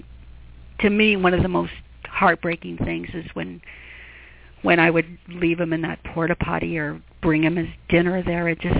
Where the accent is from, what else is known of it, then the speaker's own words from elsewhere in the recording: Glendale, Arizona, United States; I'm from Arizona. I was born in Glendale, Arizona.